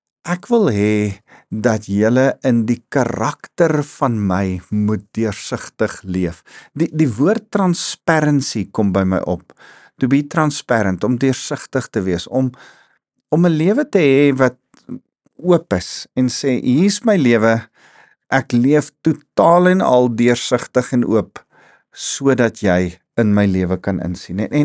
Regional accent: Germiston, Gauteng, South Africa; Ek het in Germiston groot geword.

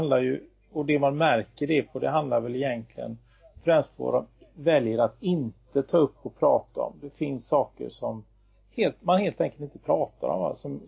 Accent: Gothenburg, Västra Götaland County, Sweden; det finns den här typen av förening i min hemstad Göteborg

